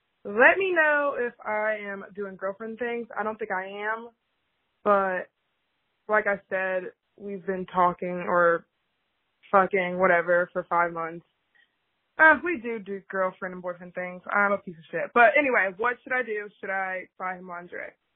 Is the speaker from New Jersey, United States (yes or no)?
no; Ohio, United States; I am from Ohio and I'm also 23.